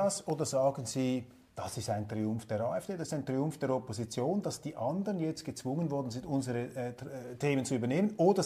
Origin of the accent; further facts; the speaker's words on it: Switzerland; Ja, als Schweizer fällt mir einfach auf, aber ich habe natürlich nicht diesen tiefen Einblick